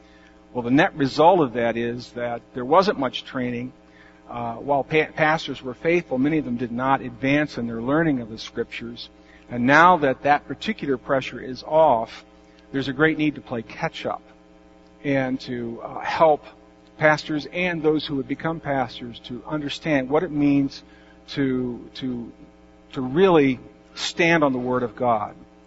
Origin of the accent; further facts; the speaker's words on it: Indianapolis, Indiana, United States; I grew up in Indianapolis, and so I've been visiting some family there